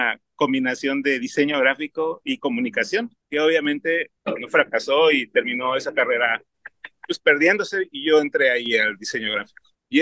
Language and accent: Spanish; Mexico City, Mexico; mi familia es de Tampico, Tamaulipas, y yo crecí en la Ciudad de México, en realidad, y me acuerdo que en mis vacaciones iba a Tampico, Tamaulipas